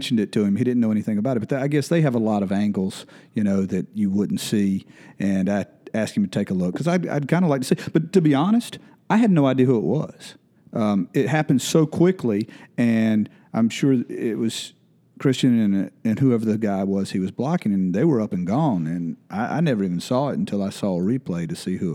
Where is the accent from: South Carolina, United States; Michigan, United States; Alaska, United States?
South Carolina, United States; Belton; Oh, if anybody knows me, I'm from Belton, okay. An old BHP Bear, you know. Went to high school there, graduated there